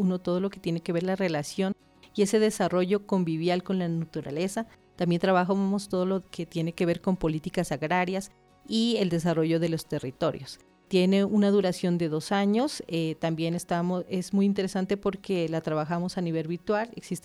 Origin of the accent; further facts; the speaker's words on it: Nariño, Colombia; also born or lived in Cali / Bogotá / Cúcuta / Bucaramanga; Yo soy de origen de Nariño, estudié en Nariño y a medida que fui avanzando fui recorriendo el país. Viví en Cali, viví en Bogotá, viví en Cúcuta, viví en Bucaramanga, en Pamplona.